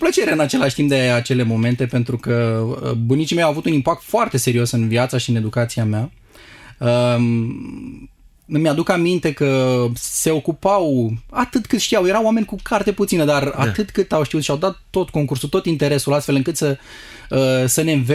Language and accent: Romanian; Constanța, Constanța County, Romania; born there; M-am născut în Constanța, într-o familie de oameni simpli.